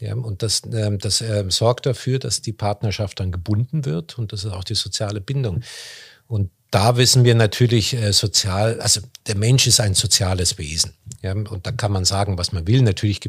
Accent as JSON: {"language": "German", "country": "Germany", "said": "Ich habe gestern eine etwas bizarre Todesanzeige gelesen aus dem Ort, wo ich komme, aus Deutschland."}